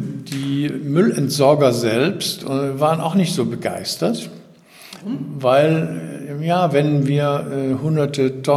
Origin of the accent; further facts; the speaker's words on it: Düsseldorf, North Rhine-Westphalia, Germany; Ich stamme aber ursprünglich aus Düsseldorf